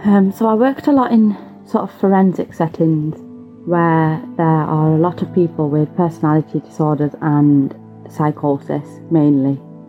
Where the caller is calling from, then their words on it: Manchester, North West England, United Kingdom; I'm calling from Manchester in the UK.